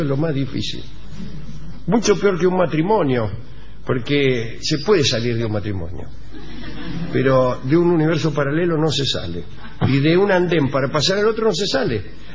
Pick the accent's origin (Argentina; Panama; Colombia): Argentina; Concordia, Entre Ríos; now in Rosario, Argentina; de Concordia. Estoy estudiando en la ciudad de Rosario.